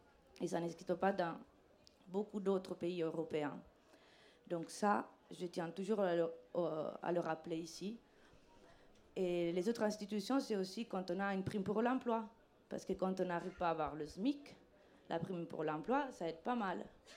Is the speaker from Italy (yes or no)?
yes; Italy; French is a second language; parce que je suis italienne, t'as l'accent, donc je traduis.